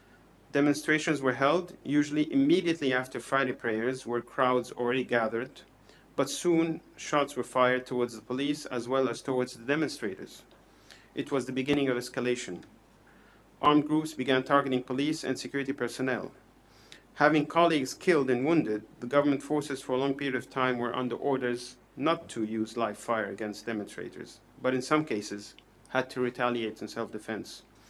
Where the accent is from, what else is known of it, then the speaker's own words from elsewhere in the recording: Hama, Hama Governorate, Syria; This was a massacre in my hometown of Hama.